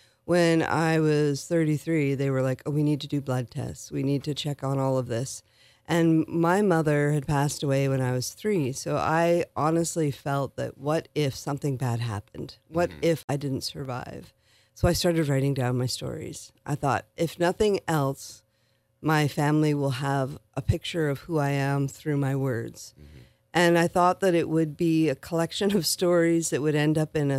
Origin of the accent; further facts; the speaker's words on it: Summerside, Prince Edward Island, Canada; born there; also born or lived in Atlantic Canada; I was born in Summerside in 1970.